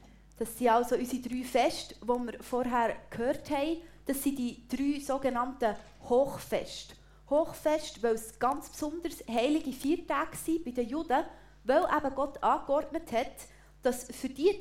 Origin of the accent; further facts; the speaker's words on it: Switzerland; Für mein kulturelles Verständnis als Schweizer beißt sich das irgendwie.